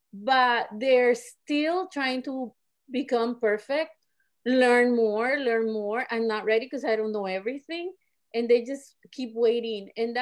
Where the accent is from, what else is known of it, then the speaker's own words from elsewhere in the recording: Colombia; because where I was growing up in Colombia, my grandparents told me, no, you gotta study something that's gonna feed you.